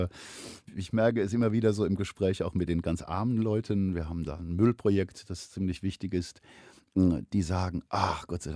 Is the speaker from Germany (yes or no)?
yes; Dresden, Saxony, Germany; Ich bin aufgewachsen in Dresden, in der ehemaligen DDR. Also mein Vater war Architekt und hat dort einen Auftrag übernommen.